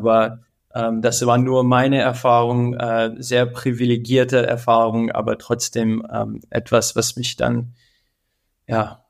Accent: New Jersey, United States; ich bin in den USA aufgewachsen, in New Jersey. Also New Jersey ist nichts Besonderes im Sinne von Natur, aber meine Eltern kommen aus Frankreich, kommen aus den Alpen

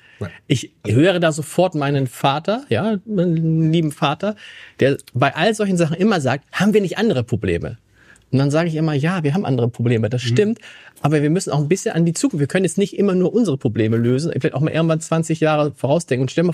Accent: Hamburg, Germany; wenn man durch die Gegend fährt und sagt, ich komme aus Hamburg

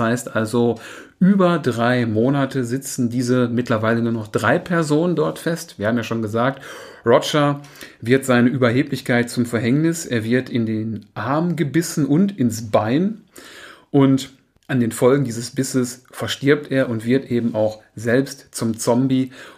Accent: North Rhine-Westphalia, Germany; Also hier im Pott, wo ich herkomme, da hat man auch gesagt, Bier ist gesund

